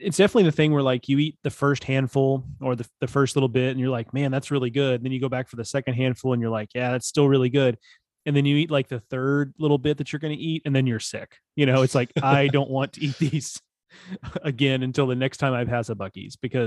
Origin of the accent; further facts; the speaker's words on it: Texas, United States; I did not know that growing up in Texas.